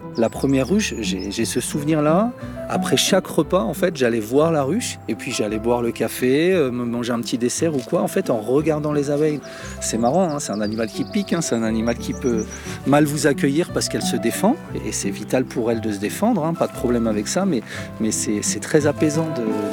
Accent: northern France, France; Je ne suis pas originaire de cette vallée, ça fait une vingtaine d'années que je me suis installé ici. Je viens plutôt du nord de la France.

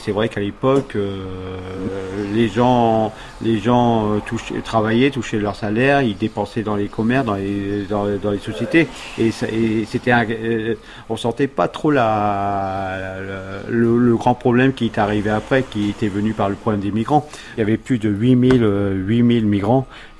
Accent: Calais, Hauts-de-France, France; born there; Je suis né à Calais.

